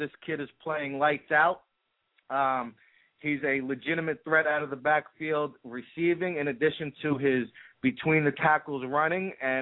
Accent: New Jersey, United States; I'm from New Jersey.

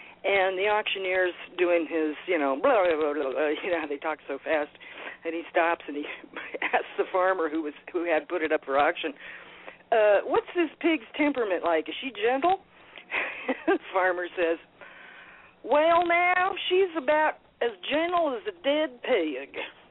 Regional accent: Los Angeles, California, United States; I mean, I grew up in Los Angeles.

